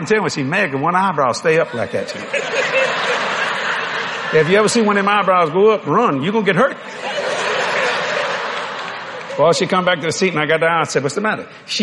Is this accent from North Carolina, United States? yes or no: no; Louisiana, United States; I said, well, I'm a Cajun. I don't really know what we are. I was born in South Louisiana and just bring home the baby.